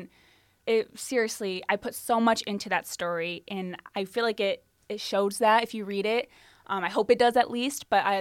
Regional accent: Toledo, Ohio, United States; But my family's here in Toledo. I'm from Toledo. I do love Toledo.

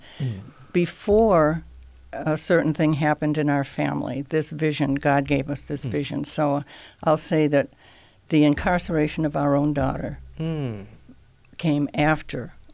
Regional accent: Le Roy, New York, United States; also born or lived in Fitchburg, Massachusetts; I was born in Fitchburg, Massachusetts. Oh, okay. And then at 15, moved to Leroy, New York, which is the home of Jell-O.

